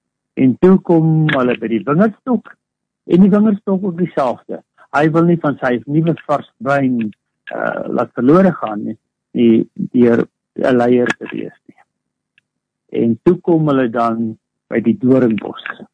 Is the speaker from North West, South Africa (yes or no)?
yes; North West, South Africa; Ek kom van die West-Transvaal af en ons het mooie doringbome daar.